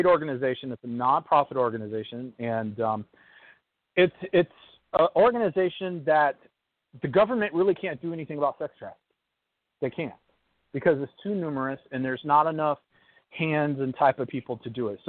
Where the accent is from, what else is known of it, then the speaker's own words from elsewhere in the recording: Texas, United States; I'm from Texas, and I am a child sex trafficking specialist.